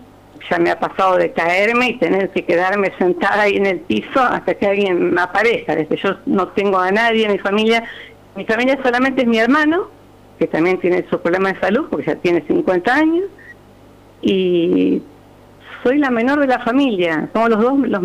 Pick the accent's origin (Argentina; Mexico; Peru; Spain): Argentina; San Lorenzo, Santa Fe; Yo soy de San Lorenzo. Toda mi vida viví en calle Catamarca, el 500.